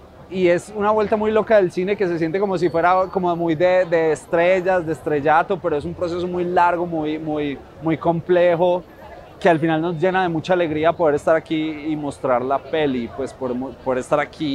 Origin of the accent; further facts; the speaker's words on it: Medellín, Antioquia, Colombia; Yo soy de Medellín, todo el equipo es de Medellín.